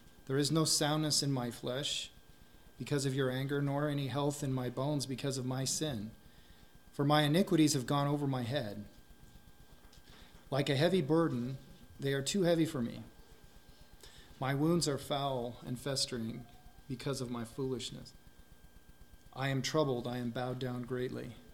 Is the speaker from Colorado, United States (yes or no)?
yes; Colorado, United States; We're from Colorado, Taryn and I, and we're just thankful to be here.